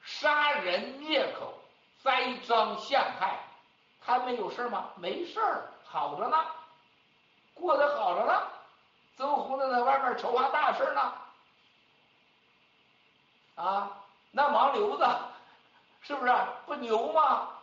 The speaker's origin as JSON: {"language": "Chinese", "country": "China", "said": "你看我们中国人，我们的战友们被吓得"}